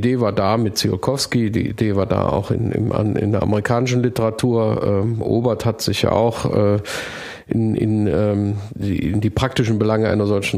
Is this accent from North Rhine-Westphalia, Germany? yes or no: yes; Mönchengladbach, North Rhine-Westphalia, Germany; in der Stadtbibliothek in Mönchengladbach, wo ich herkomme